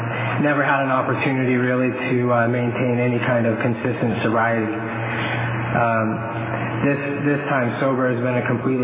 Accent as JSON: {"language": "English", "town": "Fresno", "region": "California", "country": "United States", "said": "I'm from Fresno."}